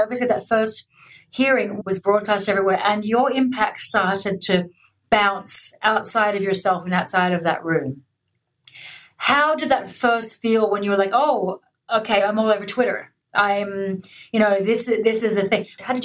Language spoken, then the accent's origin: English; Australia; I'm Australian.